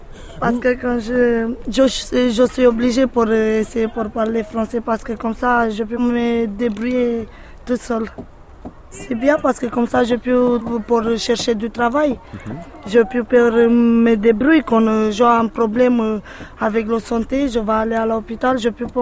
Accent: Drobeta-Turnu Severin, Mehedinți County, Romania; French is a second language; now in France; l'État Turnu Severin.

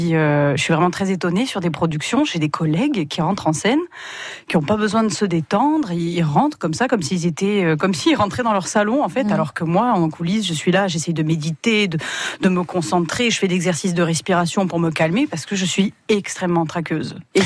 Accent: Corte, Corsica, France; je viens de Corte, que je suis née en Corse

